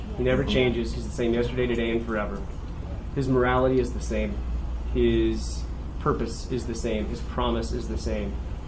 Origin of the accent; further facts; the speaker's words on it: Texas, United States; Just because I'm from Texas.